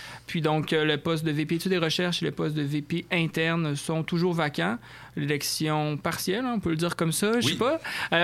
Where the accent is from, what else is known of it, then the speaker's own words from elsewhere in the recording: Quebec, Canada; born there; moi, je suis né aussi au Québec.